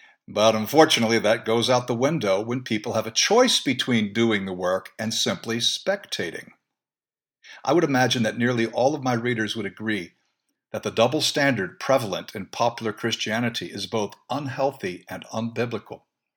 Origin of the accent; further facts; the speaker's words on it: United States; Well, since I'm an American, obviously I wasn't serving in the British government